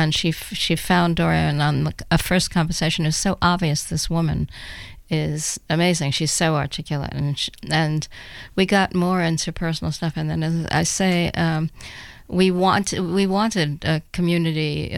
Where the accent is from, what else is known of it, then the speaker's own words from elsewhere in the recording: New York City, New York, United States; I mean, I'm from New York City. I couldn't imagine such hard work